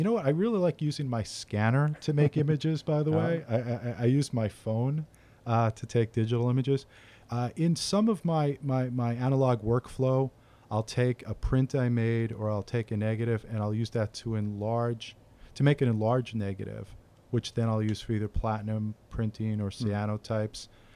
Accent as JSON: {"language": "English", "town": "New York City", "region": "New York", "country": "United States", "lives_now": "Philmont, United States", "said": "I'm a transplant to the area. I live in Philmont. I am originally from New York City, spent most of my life there."}